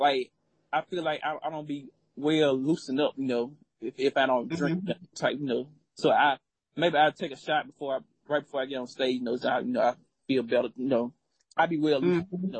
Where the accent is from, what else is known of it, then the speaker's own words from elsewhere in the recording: Louisville, Mississippi, United States; Yeah, it's gonna be in my hometown is called Louisville, Mississippi.